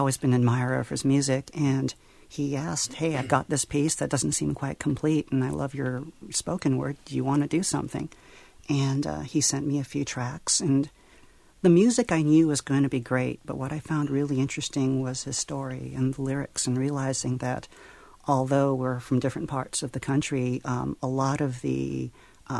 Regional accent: Los Angeles, California, United States; My first, I was from Los Angeles and working with the trans community there.

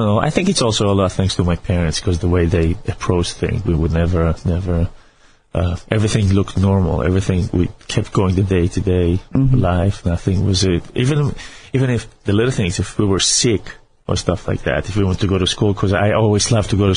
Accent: Israel; moved away as an adult; now in United States; I was born in Israel.

